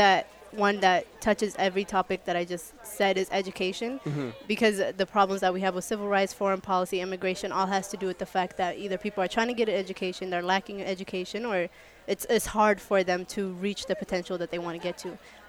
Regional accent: United States; The minute I told them I was from the United States

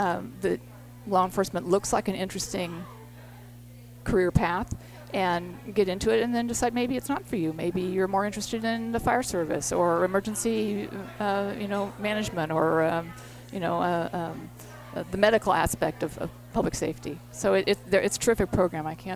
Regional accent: San Anselmo, California, United States; I grew up here. I grew up in San Anselmo, so I remember the courthouse, going to the courthouse as a little kid.

